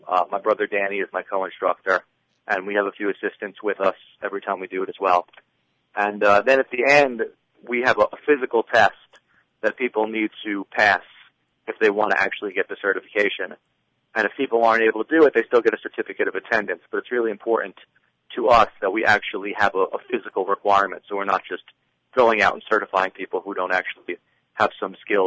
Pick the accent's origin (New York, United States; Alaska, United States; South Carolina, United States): New York, United States; New York City; The next one in the U.S. is going to be actually in my hometown in New York City this June.